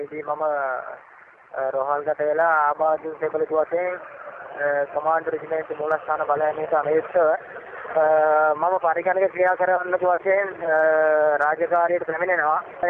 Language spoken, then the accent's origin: Sinhala; Ampara, Eastern Province, Sri Lanka; මගේ ගම තමයි ඉපදුනේ අම්පාර දිස්ත්‍රික්කයේ.